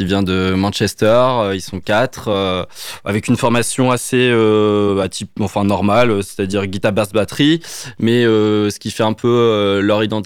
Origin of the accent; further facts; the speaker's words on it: Paris, Île-de-France, France; je suis arrivé en décembre 2022, j'ai commencé en janvier 2023 à travailler pour Superformat, mais moi, je viens de Paris, de base.